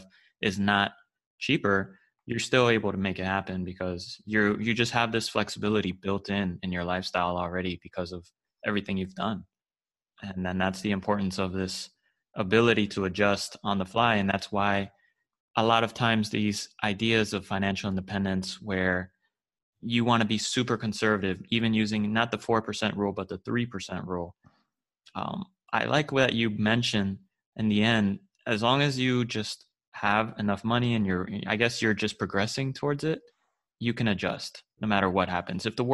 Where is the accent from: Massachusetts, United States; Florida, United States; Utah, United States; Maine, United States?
Florida, United States; And then I'm from Florida, so it's tough to, it's a definitely, I don't know what gear to get